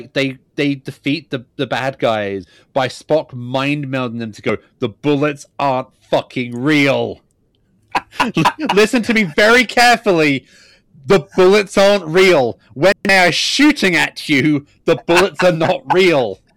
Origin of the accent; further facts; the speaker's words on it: United Kingdom; I'm British. I can deal.